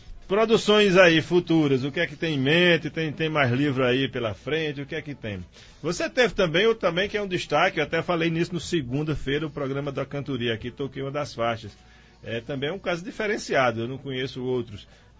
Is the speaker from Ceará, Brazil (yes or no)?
no; Francisco Morato, São Paulo, Brazil; sou de Francisco Morato, São Paulo.